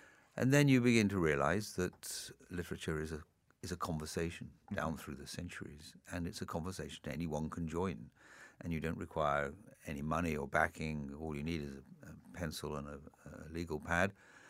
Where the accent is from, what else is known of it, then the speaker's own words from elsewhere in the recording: Tripoli, Tripoli District, Libya; also born or lived in Singapore; I grew up partially in Singapore between the ages of 3 and 6, and then for the next 6 years in North Africa, in Libya, in Tripoli.